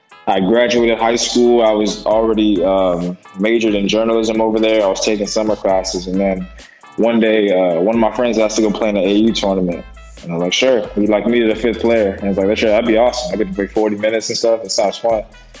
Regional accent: Orlando, Florida, United States; So I grew up in Orlando, Florida.

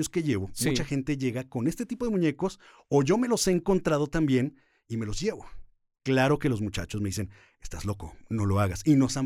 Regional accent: Puebla, Mexico; now in Guadalajara, Mexico; Bueno, en realidad soy de Puebla, pero llevo viviendo más de media vida en Guadalajara, entonces sí, ya soy más tapatío, creo yo.

